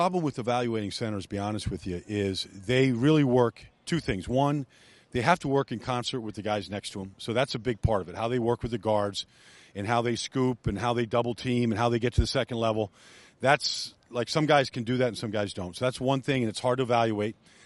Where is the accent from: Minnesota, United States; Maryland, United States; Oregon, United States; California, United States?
Minnesota, United States; I grew up in Minnesota. Dad used to drive me down here when I was a kid to come watch the Vikings